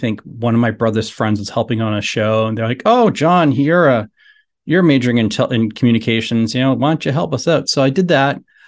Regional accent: Hanover, Massachusetts, United States; I'm from the South Shore originally, from Hanover.

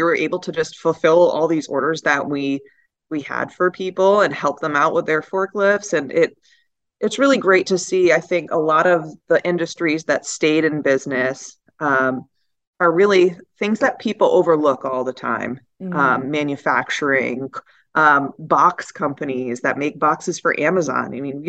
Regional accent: Massachusetts, United States; even though I'm from Massachusetts, there were so many times that I was like, can you spell that for me?

